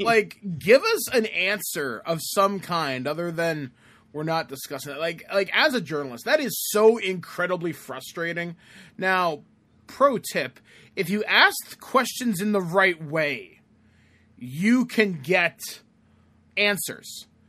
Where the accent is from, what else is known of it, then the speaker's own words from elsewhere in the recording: Canada; I mean, being Canadian